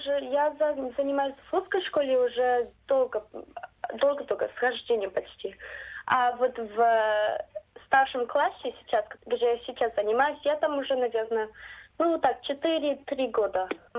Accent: Western Australia, Australia; Я же учила русский язык в школе, в русской школе в Западной Австралии, чтобы я могла общаться со своей семьей

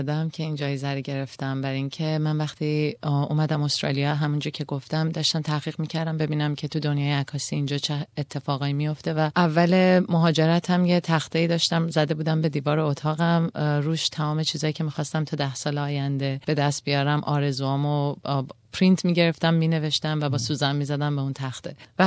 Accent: Iran; moved away as an adult; now in Australia; من سال 2007 اومدم استرالیا. من فوریه 2007 بود که موو کردم از ایران اومدم اینجا.

